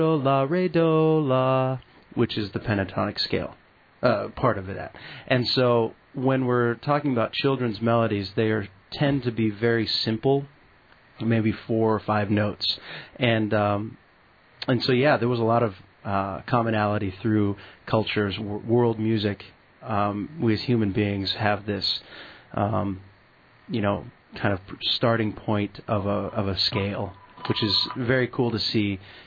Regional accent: Sitka, Alaska, United States; And so I grew up in Sitka, Alaska. My influences were learning Tlingit songs as a child.

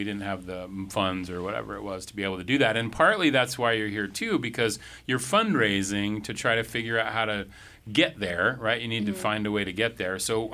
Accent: Anchorage, Alaska, United States; I was in Anchorage. I was at Service High School.

